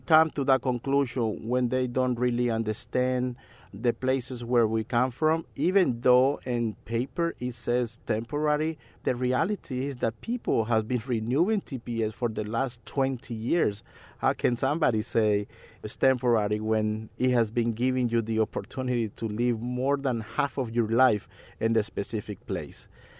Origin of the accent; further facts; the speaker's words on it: El Salvador; moved away as an adult; now in United States; So I came from El Salvador to Massachusetts back in 1998.